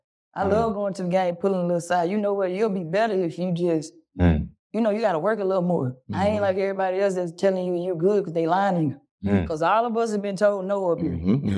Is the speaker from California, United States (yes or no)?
no; Mississippi, United States; And you know, I'm from the country. I'm from Mississippi. I grew up with like cows ticking.